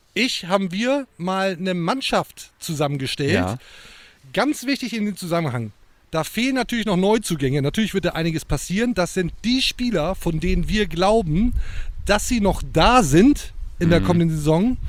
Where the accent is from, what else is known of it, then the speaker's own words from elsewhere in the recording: Bremen, Germany; Als Bremer kennt man das.